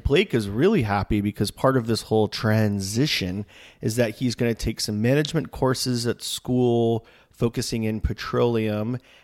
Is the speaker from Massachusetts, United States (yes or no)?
no; Florida, United States; We can say that because we're from Florida.